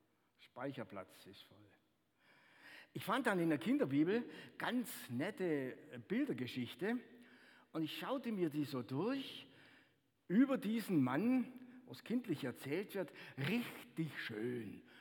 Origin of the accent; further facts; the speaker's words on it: Brazil; German is a second language; now in Germany; Bei uns in Brasilien war es immer so, da gab es eine ganz heiße Zeit und dann gab es halt nicht ganz so heiße Zeit.